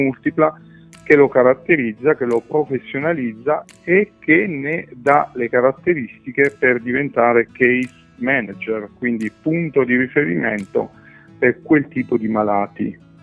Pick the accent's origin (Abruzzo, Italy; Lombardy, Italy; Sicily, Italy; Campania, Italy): Abruzzo, Italy; moved away as an adult; now in Veneto, Italy; io sono abruzzese, sono nativo, cresciuto in Abruzzo, poi ho fatto una parentesi fuori e in realtà dal 2008 sono trasferito in Veneto.